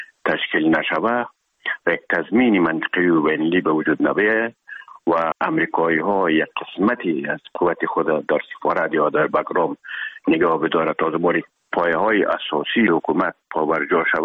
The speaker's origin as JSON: {"language": "Persian", "region": "Herat", "country": "Afghanistan", "said": "خودمان از هرات که آمدیم به اکادمی نظامی،"}